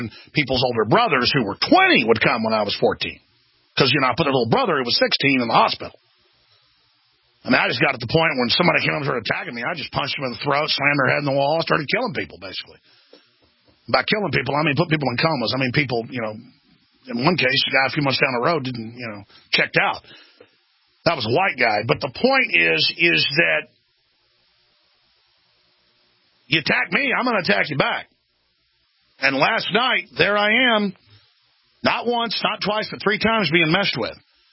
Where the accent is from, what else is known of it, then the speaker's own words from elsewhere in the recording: Dallas, Texas, United States; You know, I grew up in Dallas, Texas, and I had the fun chance to be racially attacked.